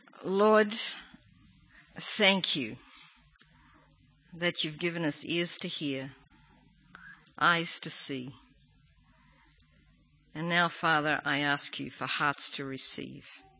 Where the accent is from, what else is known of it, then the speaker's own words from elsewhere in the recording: Toowoomba, Queensland, Australia; now in Israel; I'm from Toowoomba. Yeah, I know about Bow Desert. You can't fool me about Bow Desert. Right, so I'm Australian and I've been in Israel for 39 years.